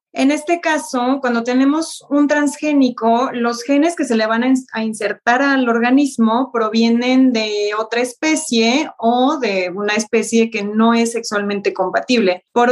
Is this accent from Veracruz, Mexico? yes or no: yes; Xalapa, Veracruz, Mexico; Yo, para empezar, soy originaria de Jalapa, Veracruz.